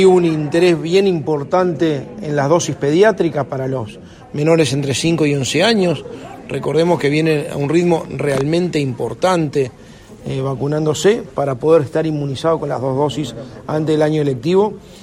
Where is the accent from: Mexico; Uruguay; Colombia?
Uruguay; como uruguayo nos da orgullo